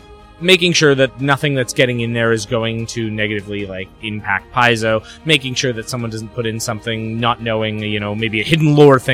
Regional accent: Winnipeg, Manitoba, Canada; I am a Canadian. I live in Winnipeg, Manitoba, have all my life

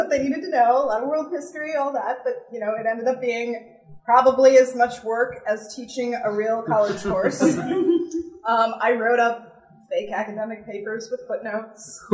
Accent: Midwest, United States; And I'm from the Midwest. I'm really bad at saying no.

